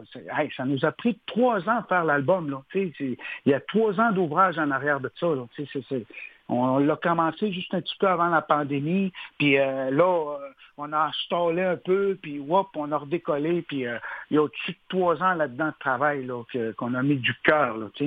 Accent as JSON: {"language": "French", "town": "Uashat-Mani-utenam", "region": "Quebec", "country": "Canada", "said": "on vient de la communauté de Ouachat-Macmahiutenam."}